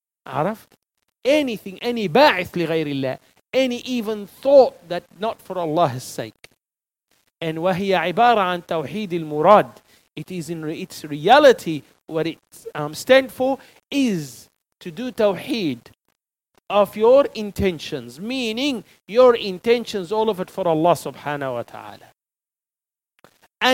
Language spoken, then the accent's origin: English; Tripoli, North Governorate, Lebanon; when I was young kid growing up in Lebanon, in Tripoli, you go to the shop.